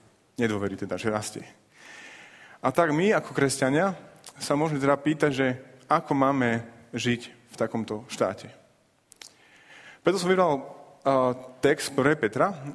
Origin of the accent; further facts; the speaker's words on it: Prešov, Prešov Region, Slovakia; nie som typický západňar, som z východu. A k tomu patrí to, že sa z času na čas vraciam pozrieť svojich rodičov naspäť do zeme oplývajúcej mliekom a medom, do Prešova.